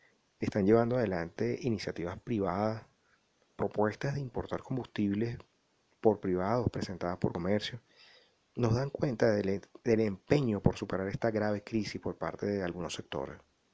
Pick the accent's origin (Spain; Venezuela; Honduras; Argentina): Venezuela; Otro venezolano con el cual tuve la oportunidad de conversar me decía